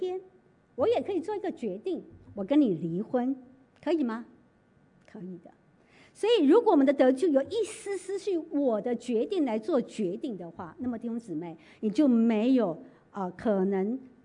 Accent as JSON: {"language": "Chinese", "country": "Taiwan", "tie": "born or raised there", "said": "刚才传道介绍我是在台湾出生长大"}